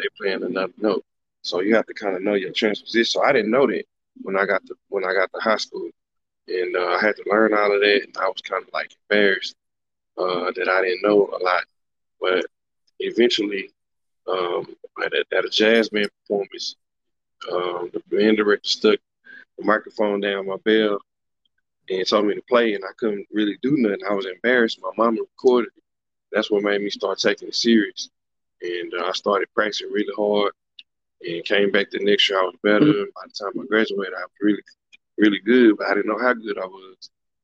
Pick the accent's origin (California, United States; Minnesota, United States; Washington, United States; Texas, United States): Texas, United States; Dallas; And I'm born and raised in Dallas. Went to South Oak Cliff High School.